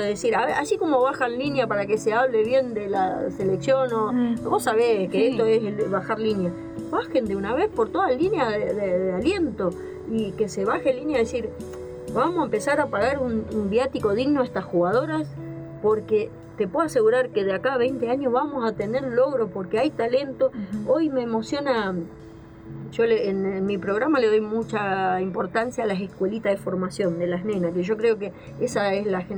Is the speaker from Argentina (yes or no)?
yes; Corrientes, Argentina; mi sueño era, como buena correntina, que somos re patriota, mi sueño era cantar el himno fuera del país.